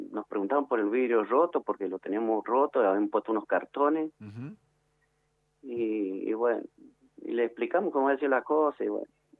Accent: Argentina; somos los argentinos que vamos para allá

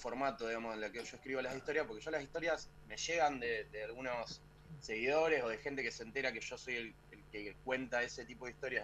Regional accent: Rosario, Santa Fe, Argentina; Sí, sí, nací en Rosario, claro. Y vivo acá.

